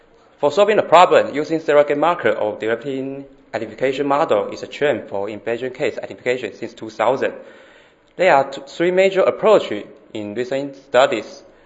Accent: Taiwan; English is a second language; I'm from Taiwan. As the only one foreign presenter, I'm nervous now, especially in Taiwan, it's midnight.

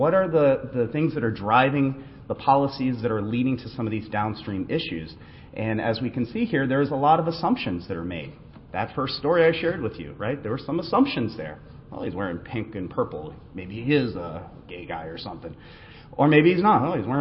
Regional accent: Massachusetts, United States; They're a little different in my state, my home state of Massachusetts.

